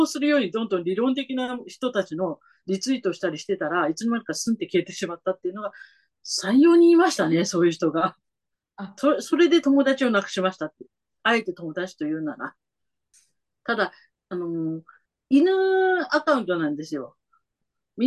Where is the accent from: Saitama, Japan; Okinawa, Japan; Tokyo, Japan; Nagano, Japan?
Saitama, Japan; 両親は九州で、埼玉で育ちました。典型的な埼玉人です。